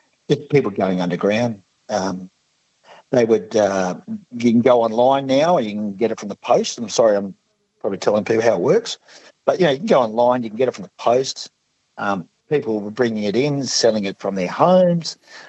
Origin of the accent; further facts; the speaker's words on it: New South Wales, Australia; so with the tobacco, particularly in my hometown, etc., like the tobacco laws in New South Wales are written in the health regulations.